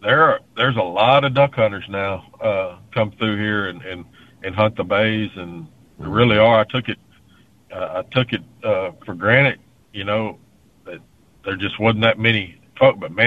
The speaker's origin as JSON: {"language": "English", "region": "Texas", "country": "United States", "tie": "born or raised there", "said": "That was just Chambers County. I was growing up in Chambers County, and man"}